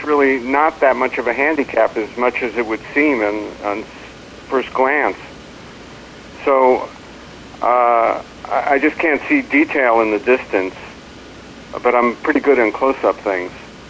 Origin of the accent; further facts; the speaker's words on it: Long Island, New York, United States; I grew up in Long Island, New York area, and my parents were concerned with my vision, so they took me to what was called a world-class eye doctor in Manhattan